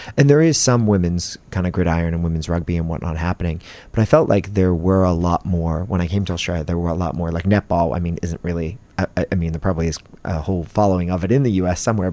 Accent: United States; obviously, I grew up in the States, and we still have gendered sports as well.

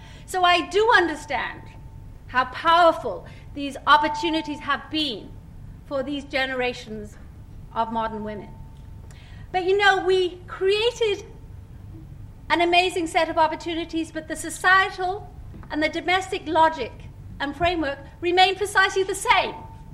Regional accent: Wales, United Kingdom; I grew up in the Welsh mining valleys in a home with five sisters. where there was no refrigerator or telephone

